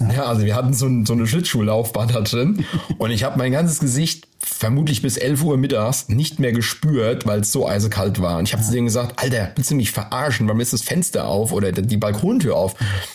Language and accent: German; Germany; accent: Low German; Ich rede ja Plattdeutsch, also mit meinem Papa spreche ich nur Plattdeutsch und hier versuche ich relativ gutes Hochdeutsch zu sprechen.